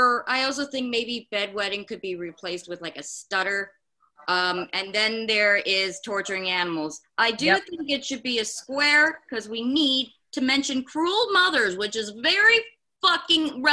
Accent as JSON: {"language": "English", "region": "California", "country": "United States", "said": "Because I'm from California and it's like you need heat and fuel and, you know."}